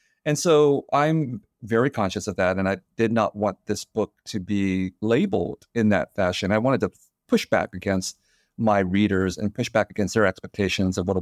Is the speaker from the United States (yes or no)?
yes; San Jose, California, United States; And I grew up in California in a city called San Jose that is predominantly white, Asian, and Latino.